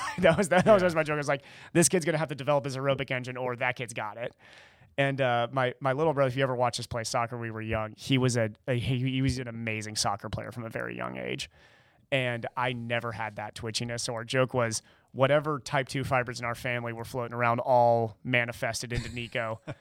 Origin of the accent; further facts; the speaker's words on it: Ohio, United States; But as I grew up in Ohio, I realized the people in Ohio are amazing.